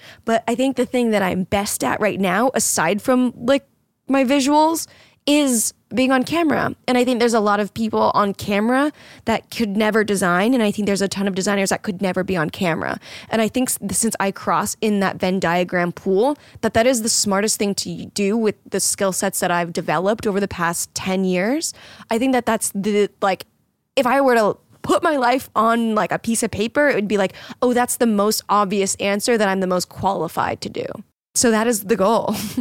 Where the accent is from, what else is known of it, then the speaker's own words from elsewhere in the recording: Florida, United States; When I grew up in Florida, I went to the Bahamas frequently enough, like on family vacations or friend vacations or whatnot.